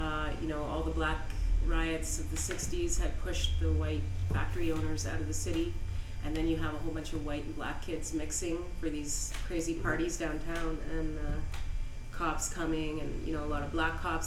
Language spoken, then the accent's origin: English; Wallaceburg, Ontario, Canada; It's called Wallaceburg. So I kind of grew up with huge Detroit influence.